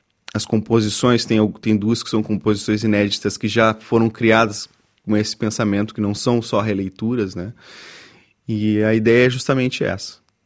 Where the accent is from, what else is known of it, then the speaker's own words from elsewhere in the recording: Porto Alegre, Rio Grande do Sul, Brazil; now in Eldorado do Sul, Brazil; na cidade de Eldorado do Sul, onde eu resido. Eu sou porto-alegrense, estou em Eldorado do Sul há 16 anos.